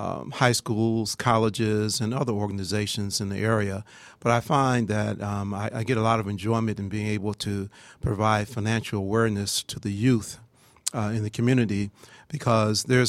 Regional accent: Cleveland, Ohio, United States; now in Atlanta, United States; No, I'm glad to be here right now. I'm originally from Ohio, Cleveland, Ohio area.

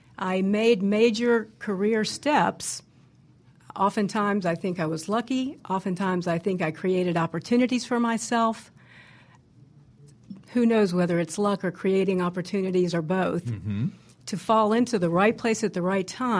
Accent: Jacksonville, Florida, United States; moved away as an adult; also born or lived in St. Augustine / New York / California / Baltimore; I was born in St. Augustine, Florida. I was raised in Jacksonville, two brothers and a sister, two loving, wonderful parents, and left Florida in 1979 to venture out as a young rookie in my career

